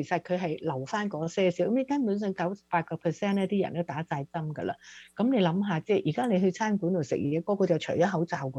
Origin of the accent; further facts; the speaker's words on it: Hong Kong; now in United States; 你知道我哋香港人咧就茶餐廳就不離㗎啦